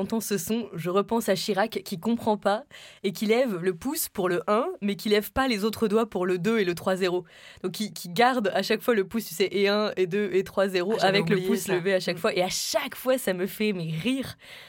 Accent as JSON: {"language": "French", "country": "France", "said": "Alors si nous en tant que Français, la France, en sortons victorieux"}